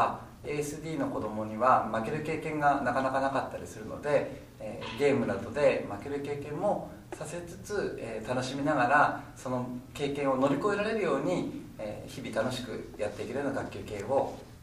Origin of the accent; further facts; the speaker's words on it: Tokyo, Japan; 私が東京都の教員を志望したのは、東京都が生まれ育った故郷であるからです。